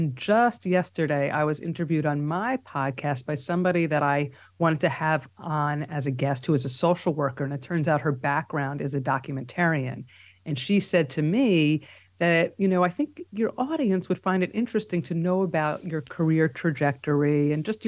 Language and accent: English; New York, United States; because I actually grew up in Long Island. But I've, as I've has said recently, I feel like I grew up in New York because I've been here since after college, so about 30 years.